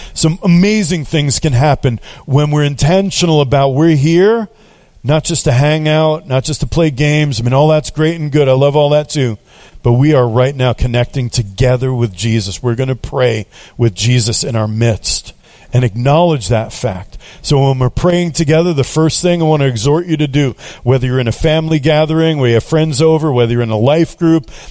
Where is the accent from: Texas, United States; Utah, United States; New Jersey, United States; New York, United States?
New York, United States; New York City; I thought, I grew up in New York City. I had my sin thing. I've always ministered to inner city kids.